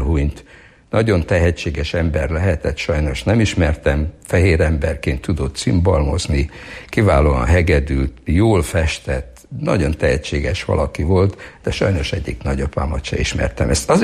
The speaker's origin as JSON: {"language": "Hungarian", "town": "Mixnitz", "region": "Styria", "country": "Austria", "tie": "born there", "also_born_or_lived": "Hungary", "said": "Én voltak éppen 45. május 5-én a háború végén Obermixnitzbe születtem Ausztriába. De a szülők ugye visszavándoroltak Magyarországra"}